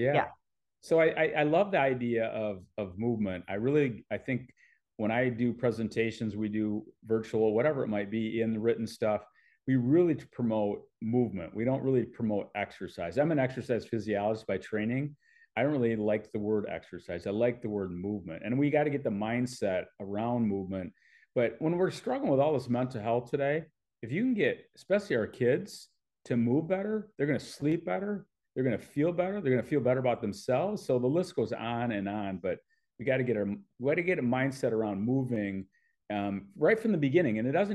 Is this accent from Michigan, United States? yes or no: yes; Michigan, United States; growing up in Michigan, you know, we were doing one activity after another, and it was very rarely formal.